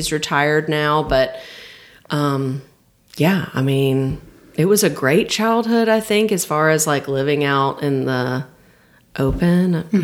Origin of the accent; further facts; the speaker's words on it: Boston, Georgia, United States; So I tell people I'm from Thomasville, but I'm really from Boston, Georgia.